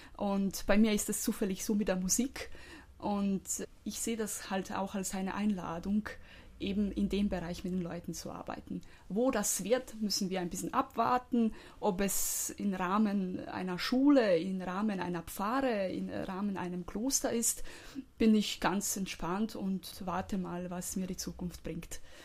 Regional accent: Croatia; German is a second language; moved away as an adult; Ich komme aus Kroatien und habe auch in Kroatien 2 Jahre Kirchenmusik studiert.

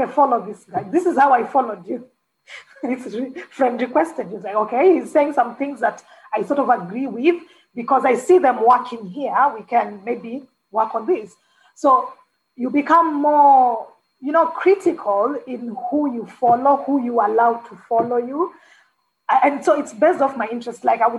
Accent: Kenya; now in Qatar; because I was running from Kenya. I was not interested.

